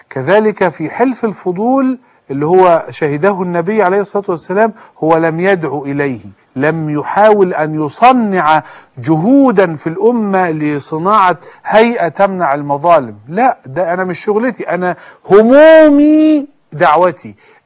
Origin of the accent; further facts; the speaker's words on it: Egypt; احنا عندنا في مصر حتى الآن كفور باسم صحابة